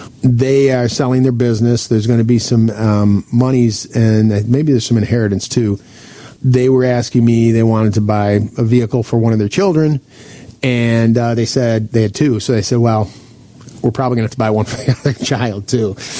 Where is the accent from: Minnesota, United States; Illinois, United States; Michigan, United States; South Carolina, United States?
Michigan, United States; I'm originally born and raised near Detroit, so I'm a Lions fan.